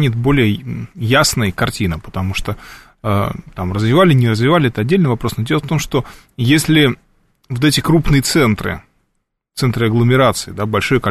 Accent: Novosibirsk, Novosibirsk Oblast, Russia; Я это знаю как уроженец Новосибирска

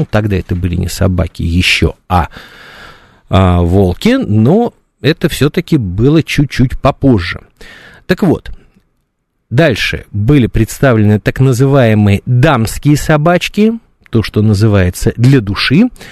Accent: Moscow, Russia; Я всегда горжусь этим, потому что я москвич, и мне приятно, что мой родной город является в самом наилучшем смысле слова собачьим.

